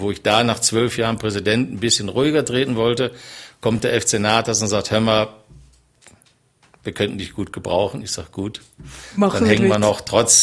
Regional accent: Düsseldorf, North Rhine-Westphalia, Germany; now in Switzerland; Und dann habe ich ihr Düsseldorf, meine Heimat, gezeigt

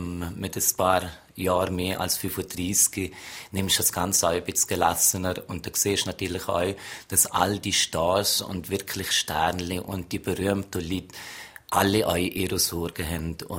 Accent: Zermatt, Valais, Switzerland; Es ist mein Heimatdorf, da bin ich geboren. Ich bin sicher viele Jahre weg gewesen, habe viele erlebt, auch in anderen Städten, in anderen Ländern. Jetzt bin ich mehr als 25 Jahre wieder daheim.

